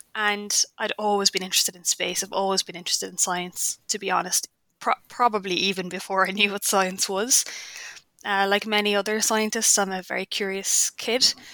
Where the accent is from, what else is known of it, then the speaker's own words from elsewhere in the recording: Ireland; I'm Irish.